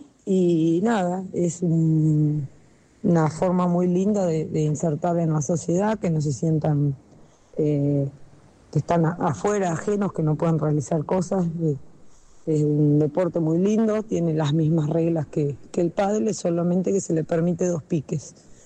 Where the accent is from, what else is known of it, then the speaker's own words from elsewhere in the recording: Trenque Lauquen, Buenos Aires Province, Argentina; soy de Trenquelauquen, de la provincia de Buenos Aires.